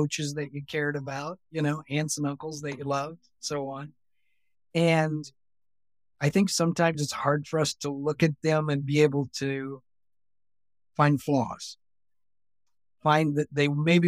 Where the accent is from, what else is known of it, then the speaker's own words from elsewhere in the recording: the South, United States; Which growing up in the South, I heard a lot, you know, you need to act like a lady.